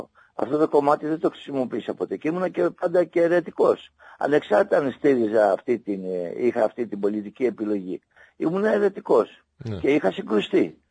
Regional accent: Patras, Western Greece, Greece; το ξέρουν οι πατρινοί, είμαι πατρινός και το πρωτάθλημα θα έρθει εδώ

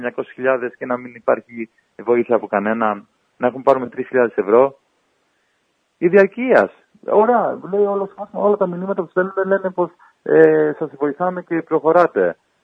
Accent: Sweden; Είμαι από Σουηδία, είμαι 35 χρόνια εκεί.

